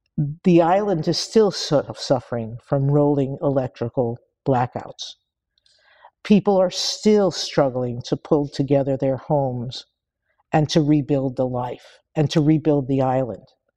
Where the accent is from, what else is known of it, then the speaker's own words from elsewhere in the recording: New York City, New York, United States; born there; I was born a citizen. I was born in New York City, but putting that aside